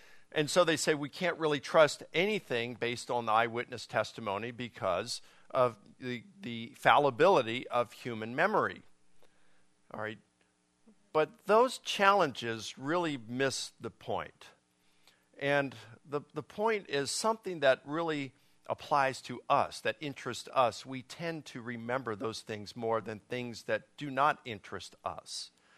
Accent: Baltimore, Maryland, United States; And I grew up in Baltimore, and I can remember, you know, sometimes I'd walk down, I grew up in Baltimore City, and I'd see the servicemen walking in their uniforms

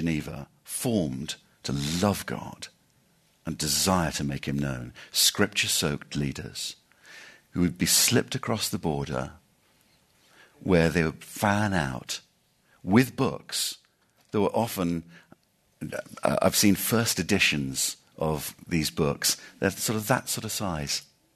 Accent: England, United Kingdom; Because I'm English, I'll call him John Calvin, but he was known as Jean Calvin.

